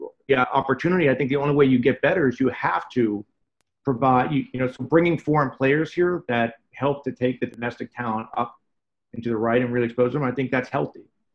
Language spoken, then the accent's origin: English; United States; there's an embarrassment of riches relative to growing up in America in terms of sports that we all play and get exposed to.